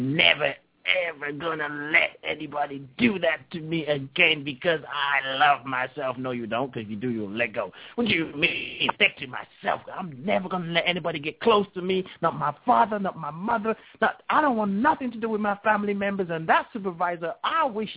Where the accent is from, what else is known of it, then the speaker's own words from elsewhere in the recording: England, United Kingdom; born there; When I was born in England